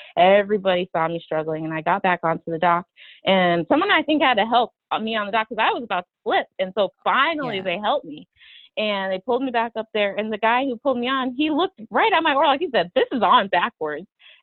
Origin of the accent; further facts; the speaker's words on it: Midwest, United States; I grew up with in the Midwest. I grew up with people who liked to say things like all lives matter.